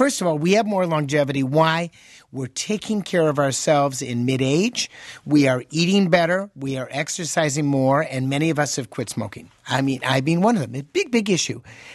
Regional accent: Wisconsin, United States; not just because I'm from Wisconsin and live here

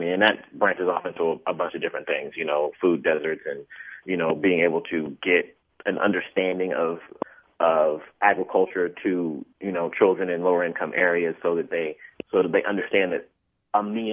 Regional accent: Tacoma, Washington, United States; I grew up in Tacoma, Washington, Pacific Northwest.

